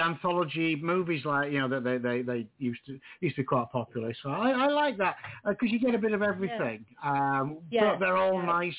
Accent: United Kingdom; Obviously, being a Brit, I could understand him.

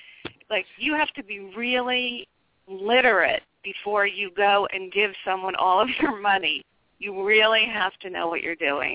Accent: New York City, New York, United States; I'm from New York City. You know, I'm used to being in enormous wealth

